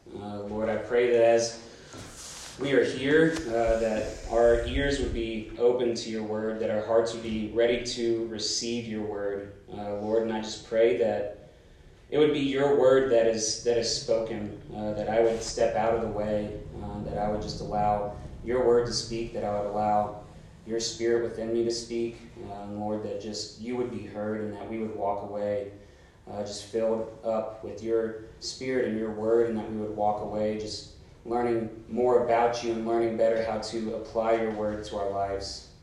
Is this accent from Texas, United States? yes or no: yes; Tyler, Texas, United States; I'm originally from Texas, Tyler, Texas, and I grew up with four older brothers.